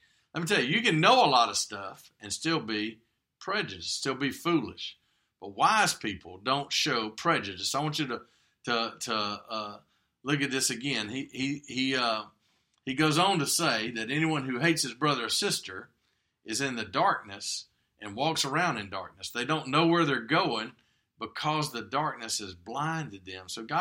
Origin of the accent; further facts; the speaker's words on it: United States; I am proud to be an American, but I'm not proud in a way